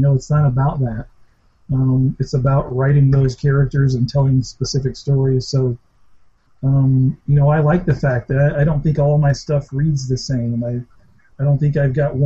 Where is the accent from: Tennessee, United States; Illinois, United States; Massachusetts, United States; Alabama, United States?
Alabama, United States; I grew up in Alabama, so pretty much anybody who grows up there, you grow up in the church. I grew up in the Baptist church.